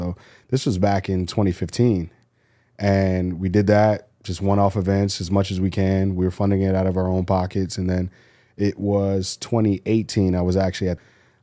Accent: Rahway, New Jersey, United States; And I come from Rahway, New Jersey. It was nicknamed like Prison City. The prison was in my backyard growing up.

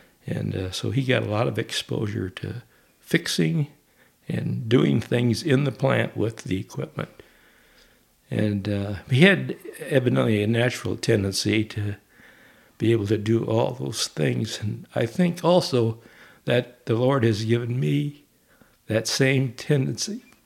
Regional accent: Waterloo, Iowa, United States; I was born in Waterloo, Iowa

